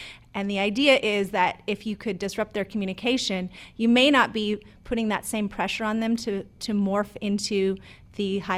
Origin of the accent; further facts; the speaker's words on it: Oregon, United States; So I was raised by hippies in Oregon. My parents went off the grid in the 80s and raised us in a community, an alternative community there.